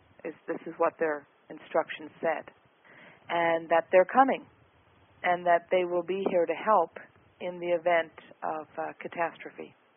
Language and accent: English; Newfoundland and Labrador, Canada; I grew up in Newfoundland. It was a very simple community and, you know, very, very strict in the old ways.